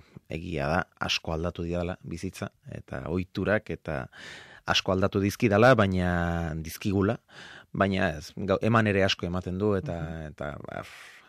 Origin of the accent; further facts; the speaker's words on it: Azpeitia, Basque Country, Spain; legez Azpeitiarra naiz, baina sustraiak kasi gehiago ditut Azkoitian, bakarrizketan ari naizenean, neure buruarekin izketan ari naizenean, batzuetan Azpeitieraz aritzen naiz, besteetan Azkoitieraz